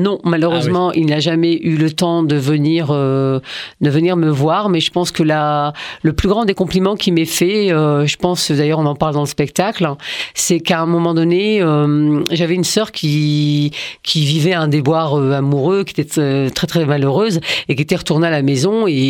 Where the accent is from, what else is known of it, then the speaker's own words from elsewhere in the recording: France; born there; Je suis née en France